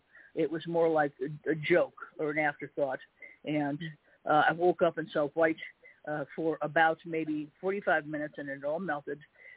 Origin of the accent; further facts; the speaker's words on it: Chicago, Illinois, United States; You know, I like, I'm from Chicago. I like at least one good hard freeze